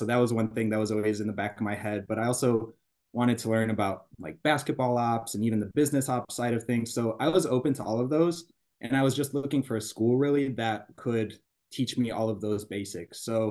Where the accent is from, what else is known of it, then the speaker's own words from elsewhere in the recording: Cleveland, Ohio, United States; So it's hard not to be a basketball fan growing up in Cleveland during that time.